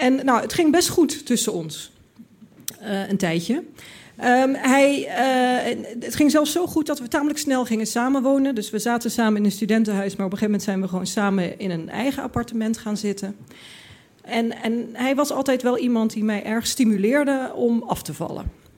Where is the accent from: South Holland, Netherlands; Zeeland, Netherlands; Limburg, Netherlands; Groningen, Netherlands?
Limburg, Netherlands; En ik had, ik kwam uit Limburg, ik had dat allemaal niet meegemaakt.